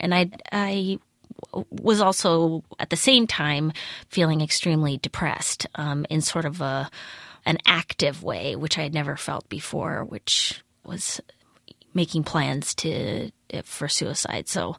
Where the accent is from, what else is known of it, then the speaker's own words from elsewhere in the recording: Midwest, United States; I don't know. I mean, I'm from the Midwest, so I guess it definitely is.